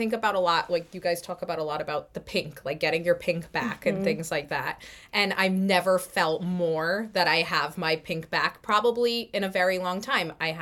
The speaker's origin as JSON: {"language": "English", "region": "Connecticut", "country": "United States", "said": "I live in New Jersey, but I'm from Connecticut. So I knew I had a good base and foundation of I knew a lot of people in Connecticut."}